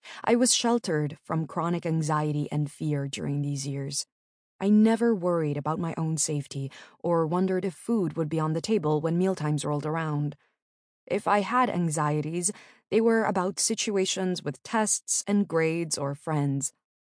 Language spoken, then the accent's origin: English; Novato, California, United States; I grew up in Novato, California, a town about 30 minutes north of San Francisco, the middle child of three.